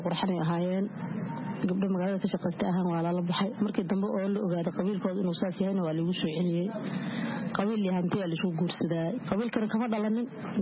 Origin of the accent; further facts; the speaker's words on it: Kismayo, Lower Juba, Somalia; born there